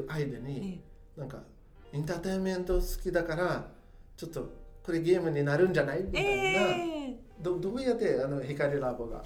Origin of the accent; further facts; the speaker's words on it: Brazil; 僕がブラジル人なんですけど